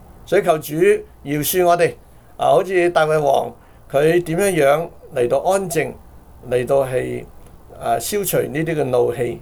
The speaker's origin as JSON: {"language": "Chinese", "country": "China", "said": "尤其我们中国人呢见了面就是吃了饭没有，似乎呢外国人呢好像比较少这样问"}